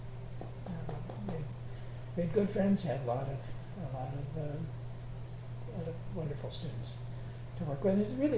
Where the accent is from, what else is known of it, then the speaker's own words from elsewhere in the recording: Minnesota, United States; Well, you know, I grew up in Minnesota.